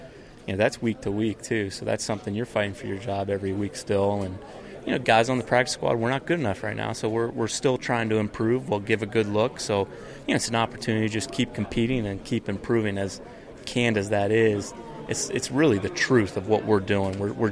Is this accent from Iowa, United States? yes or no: yes; Iowa City, Iowa, United States; I'm from Iowa City, Iowa. Played football at Iowa